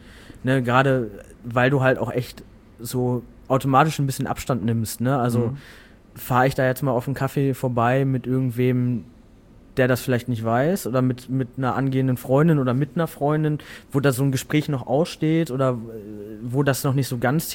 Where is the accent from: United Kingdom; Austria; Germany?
Germany; Hamm, North Rhine-Westphalia; ich habe halt in Hannover gewohnt und die wohnen immer noch in Hamm. Auch in dem Haus, wo ich groß geworden bin